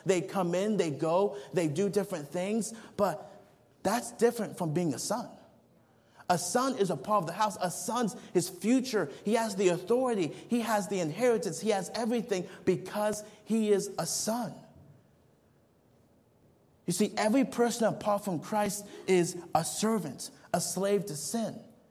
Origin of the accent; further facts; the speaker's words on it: Nigeria; I remember growing up in Nigeria